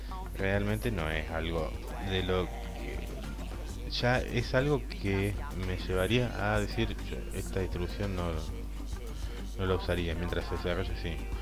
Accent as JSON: {"language": "Spanish", "country": "Argentina", "said": "Los que no son argentinos comprenderán, yo creo que ya está popularizado a nivel mundial el mate como producto argentino, y bueno, es algo que tomamos habitualmente."}